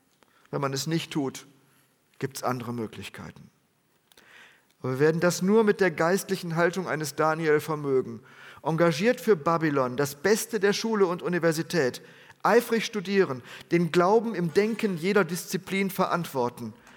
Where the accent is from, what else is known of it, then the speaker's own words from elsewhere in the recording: Bielefeld, North Rhine-Westphalia, Germany; Unter anderem in meiner Heimat in Bielefeld-Bethel.